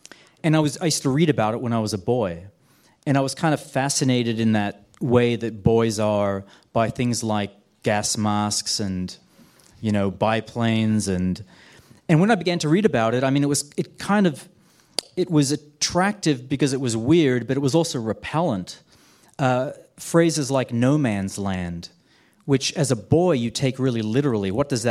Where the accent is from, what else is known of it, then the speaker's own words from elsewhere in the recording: Australia; I grew up in Australia, so another Commonwealth country